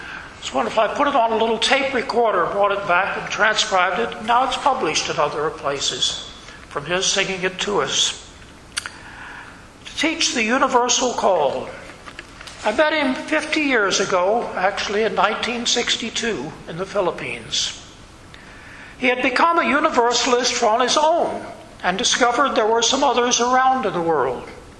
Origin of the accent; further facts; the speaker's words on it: Atlanta, Georgia, United States; born there; prejudice is not unique to the South, where I was born in Atlanta, Georgia.